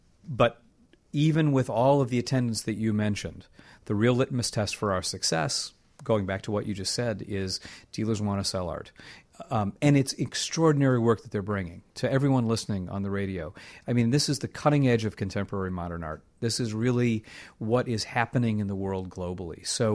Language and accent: English; Rock Island, Illinois, United States; now in Chicago, United States; I'm from Rock Island, Illinois. I was down in Kansas City, big Greek immigrant family here in Chicago.